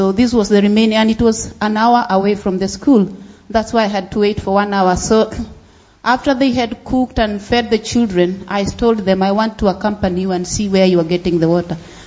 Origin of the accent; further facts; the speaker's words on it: Kenya; English is a second language; As Jenny and Dave explained earlier, I'm from Kenya.